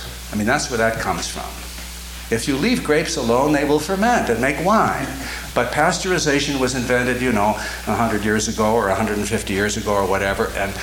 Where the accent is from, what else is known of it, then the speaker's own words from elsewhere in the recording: United States; now in Waterloo, Canada; I'm an American. But I've been in Ontario for 12 years. And again, German influence. Most of the churches in Waterloo, anyhow, where I live